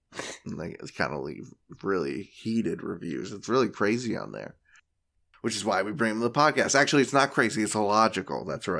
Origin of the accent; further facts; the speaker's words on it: United States; As an American boy, I always pictured or heard Germany as a place where you could just show the boobies on the TV.